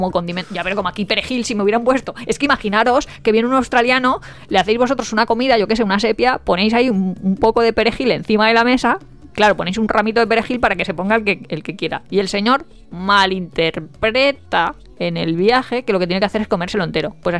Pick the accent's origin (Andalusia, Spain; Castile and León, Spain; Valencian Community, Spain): Valencian Community, Spain; Burjassot; que es el mismo día que las de mi pueblo de Burchasot